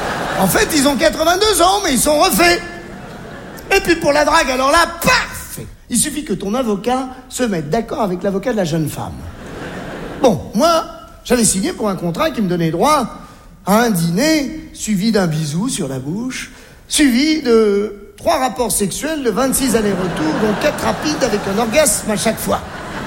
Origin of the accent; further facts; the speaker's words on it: Algeria; born there; Je suis né en Algérie. Mais qu'est-ce qui m'a pris à moi de naître en Algérie?